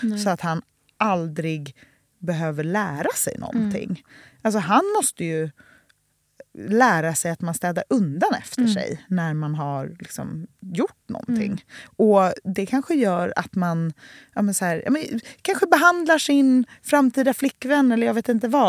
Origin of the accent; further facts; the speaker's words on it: Gothenburg, Västra Götaland County, Sweden; jag är uppvuxen i liksom, Majorna med två konstnärer.